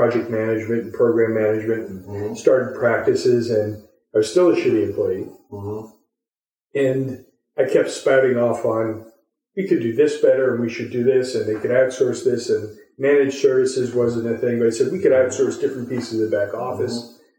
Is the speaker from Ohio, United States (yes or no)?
yes; Cleveland, Ohio, United States; Born and raised in Northeast Ohio. Ohio State Buckeye, though. I went to college here.